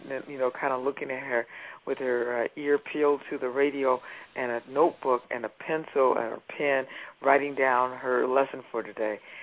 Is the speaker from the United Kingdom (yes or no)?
no; Compton, California, United States; actually migrated to Compton, California, and I was actually born at Los Angeles County Hospital, and I was raised in Compton